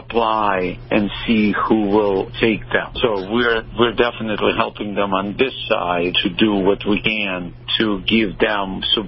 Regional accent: Ukraine; now in United States; instead of saying … as you know, I'm originally from Russia, I'm saying … I'm originally from Ukraine.

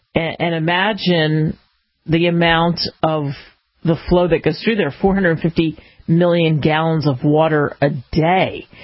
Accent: Los Angeles, California, United States; I grew up in Los Angeles, and we got problems in L.A. of all sorts.

